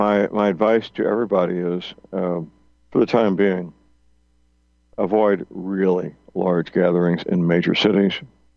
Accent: St. Louis County, Missouri, United States; There's a mosque in St. Louis County, South St. Louis County, my hometown, where I spent much of my life.

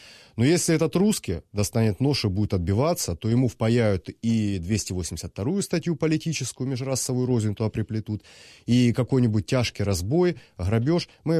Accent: Novocherkassk, Rostov Oblast, Russia; Мой родной город Новочеркасск

